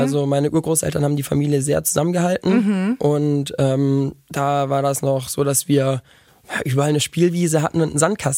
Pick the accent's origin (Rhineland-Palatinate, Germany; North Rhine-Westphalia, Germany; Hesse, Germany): Hesse, Germany; Bad Homburg; born there; Wir haben da nicht gelebt, genau. Ne? Ich bin in Bad Homburg geboren.